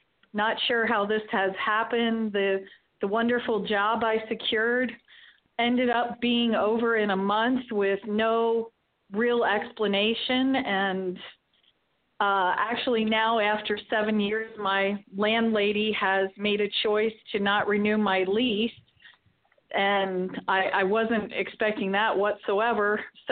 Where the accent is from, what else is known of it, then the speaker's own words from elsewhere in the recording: St. Petersburg, Florida, United States; I'm from St. Petersburg, Florida.